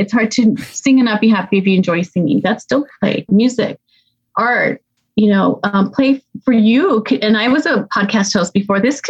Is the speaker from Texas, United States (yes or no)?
yes; El Paso, Texas, United States; I grew up in El Paso, Texas, which is a border town right next to Mexico. So right across the border, and really you could see it, you know, from where we lived, was, you know, a third world country.